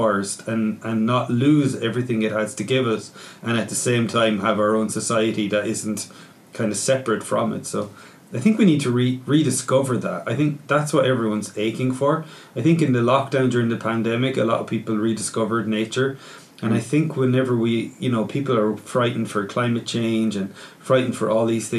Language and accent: English; Kilkenny, Leinster, Ireland; Ross and I grew up here in Kilkenny.